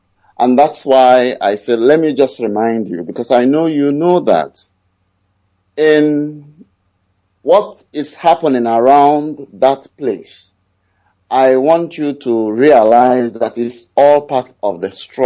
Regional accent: Nigeria; now in Trinidad and Tobago; I hail from Amovia. I am actually calling from Trinidad and Tobago.

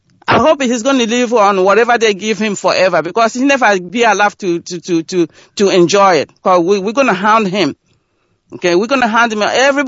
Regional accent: Imo, Nigeria; I'm from Ebaheze Aji from Imo State, Biafra land.

